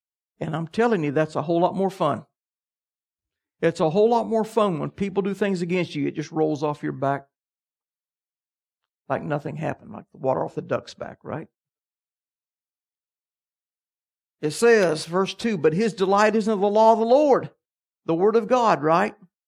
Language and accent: English; Kansas, United States; but I grew up in Kansas, which was wheat country.